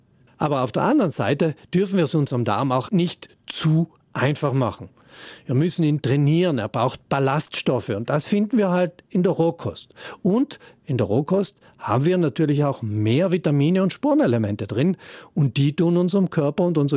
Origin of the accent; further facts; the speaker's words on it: South Tyrol, Italy; So leid es mir tut als Südtiroler.